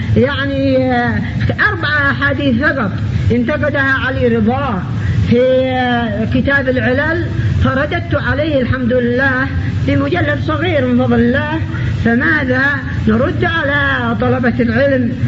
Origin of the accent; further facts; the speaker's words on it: Yemen; المجلة الشحاثة عندنا في اليمن